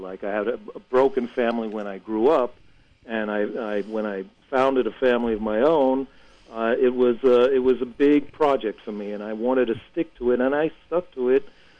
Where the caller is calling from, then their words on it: Munich, Bavaria, Germany; I'm calling from Munich, Germany. I'm listening to WBAI from abroad. I'm an expatriate.